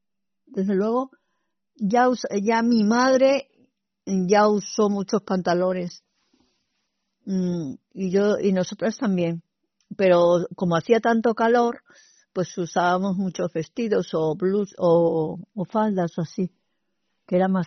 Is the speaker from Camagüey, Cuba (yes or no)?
yes; Camagüey, Cuba; born there; Yo nací en Cuba, en una ciudad oriental que se llama Camagüey. Ahí nacieron mis padres y todas mis hermanas, que somos 6.